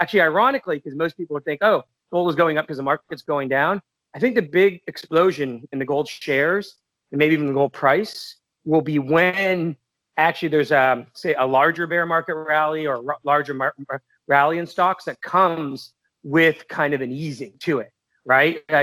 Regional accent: Canada; when I'm Canadian, and back in 1999, all Canadians owned

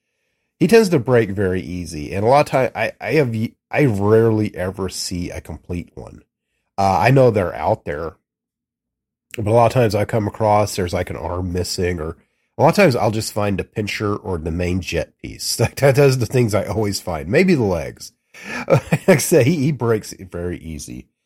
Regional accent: Georgia, United States; like I said, I'm from Georgia, so I sound like I'm from the South. I'm often told that I don't have much of a Southern accent

